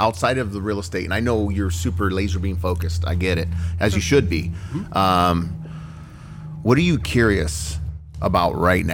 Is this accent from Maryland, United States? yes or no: no; San Antonio, Texas, United States; And I tell people, I grew up in San Antonio, Texas, and the Alamo was just the Alamo.